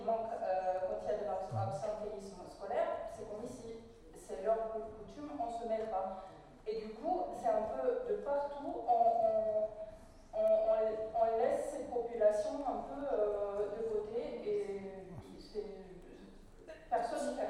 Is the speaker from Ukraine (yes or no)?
no; Romania; je suis roumaine et je suis intervenante sociale. Je travaillais en Roumanie et ici avec des bidonvilles.